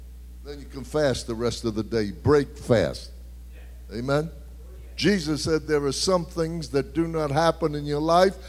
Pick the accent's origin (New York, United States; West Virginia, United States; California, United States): New York, United States; Brooklyn; I'm from Brooklyn. I got to learn how to speak American.